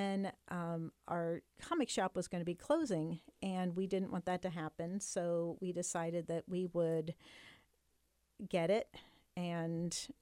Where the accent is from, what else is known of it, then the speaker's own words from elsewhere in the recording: Indianapolis, Indiana, United States; now in Muncie, United States; I'm from Indianapolis originally. But I love Muncie